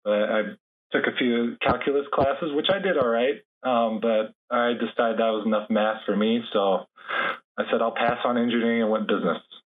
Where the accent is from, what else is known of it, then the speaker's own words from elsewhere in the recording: Fort Dodge, Iowa, United States; also born or lived in Manson; now in Minneapolis, United States; So I'm originally from Fort Dodge, Iowa. Digging a little bit deeper, fun fact, grew up initially in close to a small town called Manson, Iowa. Then we moved to the city, to Fort Dodge.